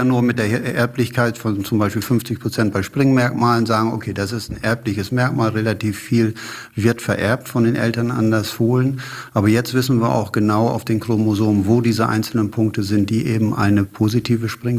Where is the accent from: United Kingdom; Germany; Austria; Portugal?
Germany; Lower Saxony; ich bin ja in Ostfriesland aufgewachsen und da ist man naturgemäß umgeben von erfolgreichen Rinder- und Pferdezüchtern.